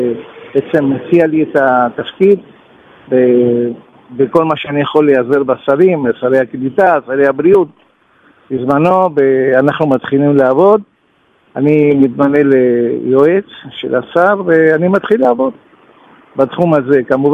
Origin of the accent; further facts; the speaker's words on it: Argentina; now in Israel; בעיקרון זה התחלה עוד בארגנטינה, לפני שעליתי לארץ, בשנות ה-70